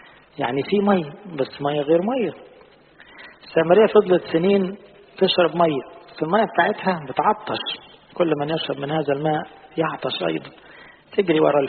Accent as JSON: {"language": "Arabic", "country": "Egypt", "said": "بلادنا مصر"}